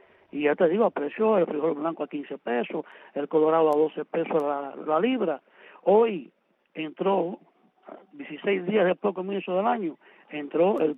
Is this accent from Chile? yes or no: no; Cuba